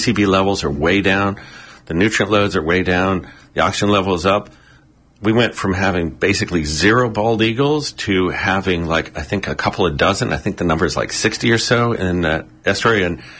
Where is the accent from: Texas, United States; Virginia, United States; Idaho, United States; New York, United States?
Virginia, United States; Alexandria; I was raised in Alexandria, Virginia on the Potomac River, and it was just disgusting.